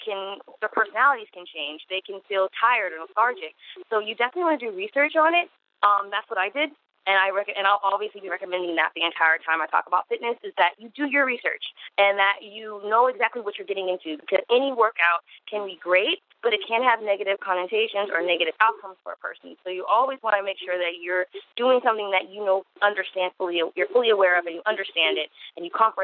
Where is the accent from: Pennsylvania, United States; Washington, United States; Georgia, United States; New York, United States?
Pennsylvania, United States; Pittsburgh; now in California, United States; I hail from Pittsburgh, Pennsylvania. I rep the Berg. I moved a couple of years to California